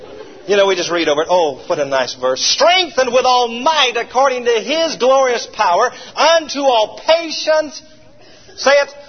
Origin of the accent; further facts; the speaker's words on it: Atlanta, Georgia, United States; And so here we come to Georgia. And I grew up in Atlanta, and God called us, of all places, to Vidalia, Georgia, home of the sweet onions.